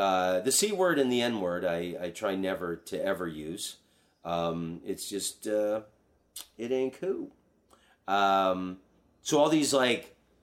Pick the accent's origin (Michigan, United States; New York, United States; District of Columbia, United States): District of Columbia, United States; Washington; born there; I'm a Washington Redskins fan because I was born in Washington, D.C.